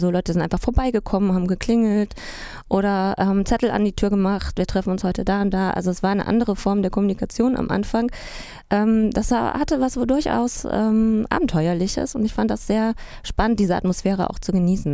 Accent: Halle, Saxony-Anhalt, Germany; na, das waren ja meine Wurzeln, ich komme aus Halle-Saale

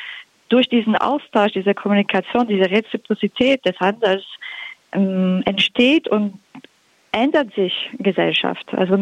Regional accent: Quebec, Canada; Und dann in Quebec, wo ich herkomme, das wird auch so verkauft. Wir können das, weil wir Quebecois sind.

